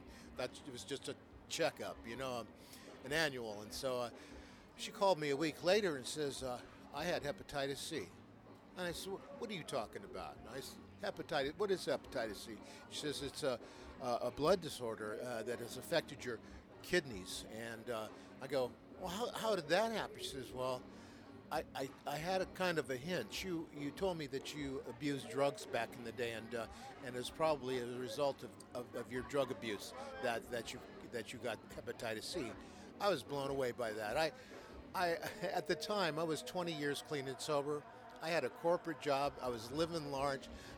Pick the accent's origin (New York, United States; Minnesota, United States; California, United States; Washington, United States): California, United States; San Francisco; I grew up in San Francisco during the 50s and 60s, right in the middle of everything that was going on at the time.